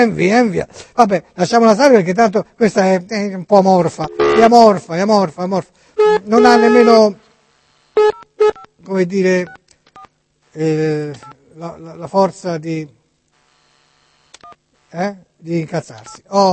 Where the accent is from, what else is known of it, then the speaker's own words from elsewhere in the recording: Florence, Tuscany, Italy; Sono toscano e me ne vanto. E vorrei farti la rima perché noi a Firenze si dice son toscano e me ne vanto e di culo tanto.